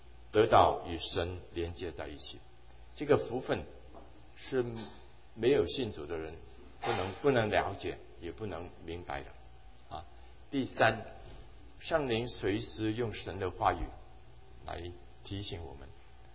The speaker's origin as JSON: {"language": "Chinese", "country": "Hong Kong", "tie": "born or raised there", "said": "我在香港长大哈，我在香港读书，香港的学校呢都有制服"}